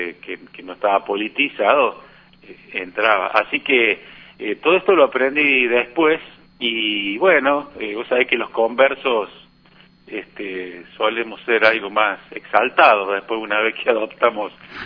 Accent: Córdoba, Argentina; imagínate, yo vengo de Córdoba y mi familia, una familia radical, pero no militante

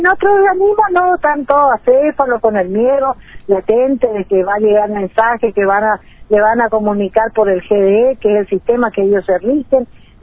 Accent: Argentina; como argentina, da vergüenza que nosotros tengamos un gobierno integrado por esta gente

